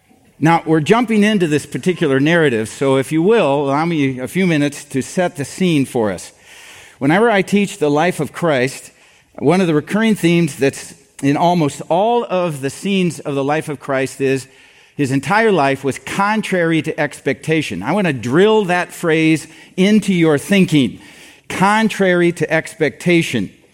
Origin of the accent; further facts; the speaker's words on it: Iowa, United States; I'm from Iowa, okay? I can tell you a manger is not where you put a baby, all right?